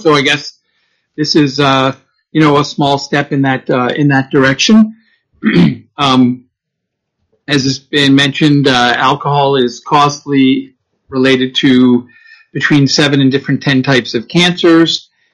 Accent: United States; now in Canada; I'm a physician from the States

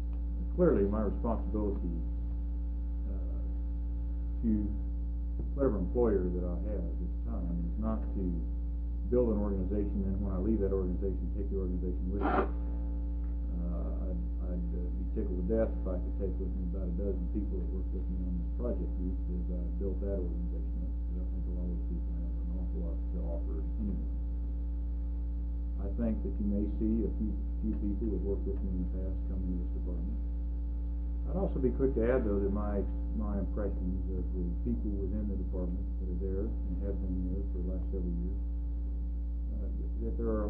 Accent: Pasadena, California, United States; born there; now in Alaska, United States; I was born in Pasadena, California, and was never raised. I moved around the country quite a bit, coming to Alaska in 1968 with the Forest Service in Fairbanks.

